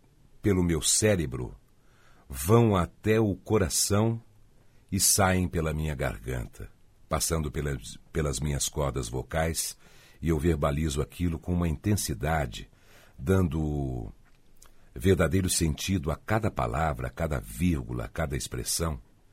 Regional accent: Poços de Caldas, Minas Gerais, Brazil; Sou de Poços de Caldas.

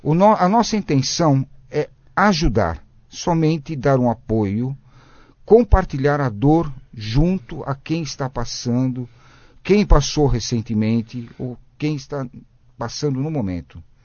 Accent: São Caetano, São Paulo, Brazil; Eu sou de São Caetano, lugar muito bom também.

